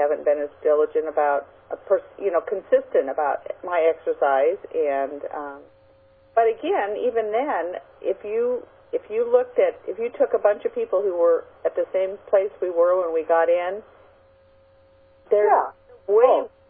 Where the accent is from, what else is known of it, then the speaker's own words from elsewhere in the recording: Washington, United States; moved away; I grew up in Eastern Washington, and I've been here for 42 years, and I still have not acclimated to this wet, windy weather when it's like this.